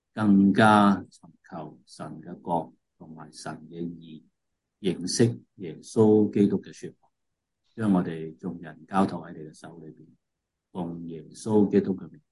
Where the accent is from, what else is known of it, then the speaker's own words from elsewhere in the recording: China; 我们是中国人，也都不能够逃避这个事实，我们是中国人、今天的而且确是中国人